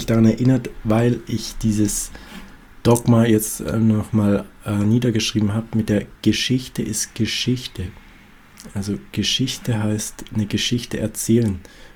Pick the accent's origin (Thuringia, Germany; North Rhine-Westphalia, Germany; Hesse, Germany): Thuringia, Germany; Aber dann ist man da so, also jetzt als Thüringer und steht vor einer Klasse von Argentiniern